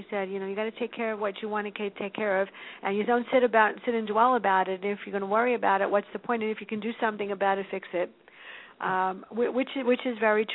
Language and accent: English; New York City, New York, United States; and I come from the South Bronx, so don't even go there, people.